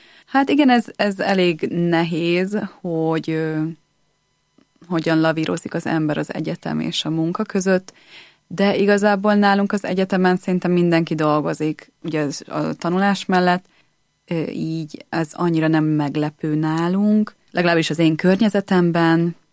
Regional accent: Zalaegerszeg, Zala, Hungary; mivel én amúgy zalaegerszegi vagyok, és úgy, amint említettem, ez az iskola Nagykanizsán volt, ezért én kollégista voltam

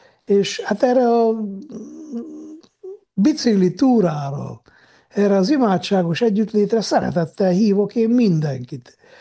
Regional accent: Miercurea Ciuc, Harghita, Romania; De én Csíkszeredában nőttem fel, úgyhogy örömmel megyek haza a szülőföldemre.

